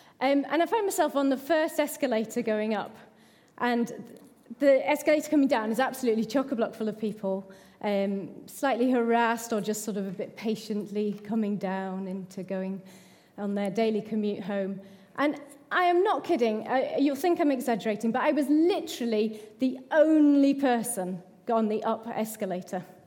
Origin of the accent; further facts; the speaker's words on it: North West England, United Kingdom; And as I say, you know, growing up in the Lake District, I'm good at queuing and I'm good at, you know, being patient